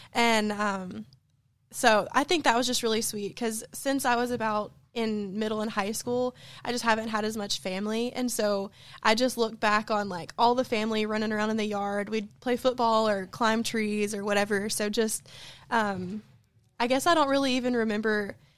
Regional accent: Mississippi, United States; moved away as an adult; now in Arkansas, United States; I'm from South Mississippi, mm-hmm. and so I graduated college during the pandemic. I moved up here during the pandemic

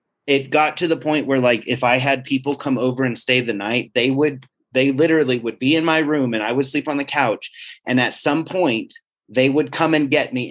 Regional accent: Wilkesboro, North Carolina, United States; So where I grew up in Wilkesboro, there were two big spooks that you could go and visit.

